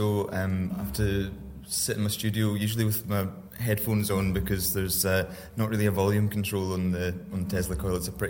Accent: Glasgow, Scotland, United Kingdom; I'm from Glasgow

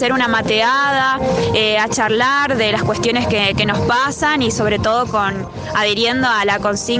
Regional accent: Goya, Corrientes, Argentina; soy de Goya, Corrientes. Pertenezco a la radio comunitaria FM La Chicharra. Estamos en la costanera de Goya ahora.

